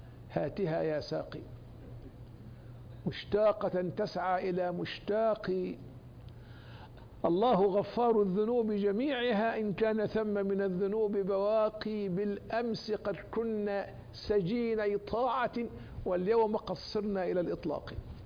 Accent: Saudi Arabia

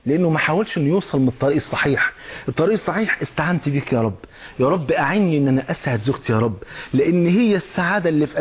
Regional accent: Egypt; المثل الجميل المشهور عندنا في مصر

